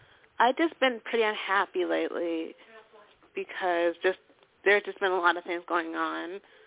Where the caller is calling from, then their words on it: Stephenville, Texas, United States; Stephenville, Texas. It's like an hour 3 hours away from Dallas.